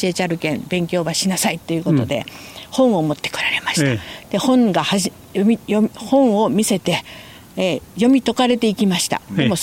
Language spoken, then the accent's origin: Japanese; Fukuoka, Japan; 私はこの遺跡のすぐそばで育ちましたので